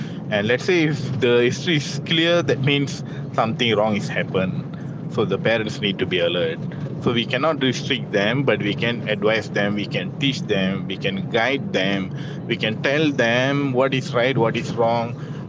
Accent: Seremban, Negeri Sembilan, Malaysia; from Suramban.

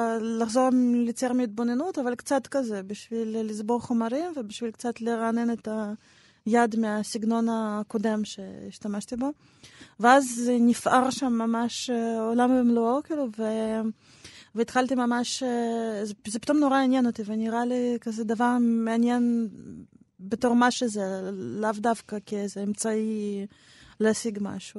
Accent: Kyiv, Ukraine; now in Israel; למדתי בית ספר דומה בקייב, שזה גם היה בית ספר עיוני עם מגמה לאומנויות

